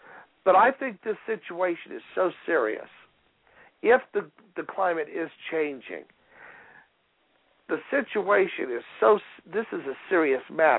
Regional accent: United States; born there; I was born outside of St. Louis before the Environmental Protection Agency, and I remember the sky being brown of a day because of all the industrial pollution.

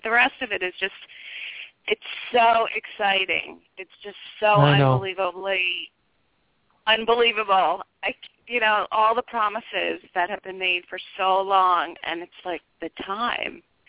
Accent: New York City, New York, United States; I'm from New York City. You know, I'm used to being in enormous wealth

